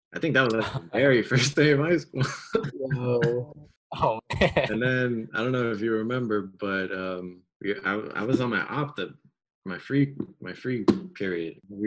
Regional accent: Brooklyn, New York, United States; I grew up right here in Williamsburg, Brooklyn. The only time I moved was right from upstairs to this apartment.

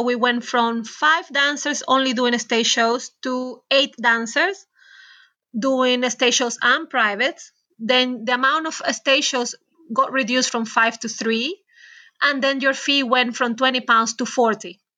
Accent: Venezuela; Well, I'm originally from Venezuela. So our culture is already quite colorful and flamboyant.

